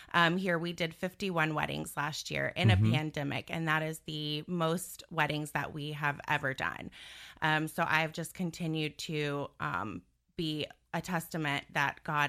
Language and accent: English; Houston, Texas, United States; moved away; So I am originally from Houston, Texas. Go big or go home, right? Everything's bigger in Texas. And I've been in Central Florida. Moved here about 3 years ago.